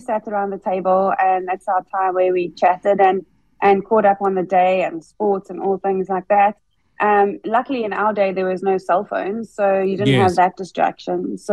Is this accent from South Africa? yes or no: yes; Durban, KwaZulu-Natal, South Africa; being a KZN girl